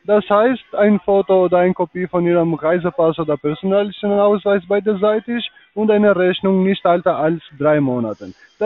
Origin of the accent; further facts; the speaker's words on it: England, United Kingdom; also born or lived in Frankfurt, Germany; Also, mein Vater ist von Frankfurt, also da bin ich auch geboren. Aber ich habe das ganze Leben mit meiner Mutter gelebt in England, Großbritannien.